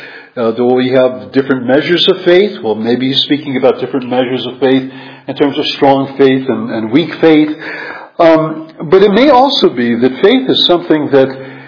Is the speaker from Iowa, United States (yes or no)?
no; New York, United States; I think when I was growing up in New York, they actually had on WOR a radio show